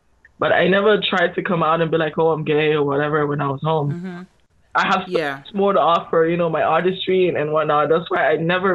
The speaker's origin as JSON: {"language": "English", "country": "Canada", "said": "Good thing is I'm Canadian, so we have fun."}